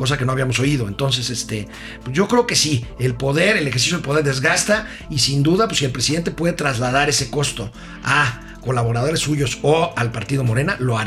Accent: Mexico; no somos diferentes los mexicanos, somos seres humanos.

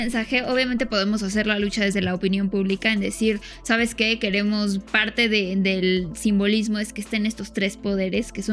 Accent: Mexico; somos mexicanos

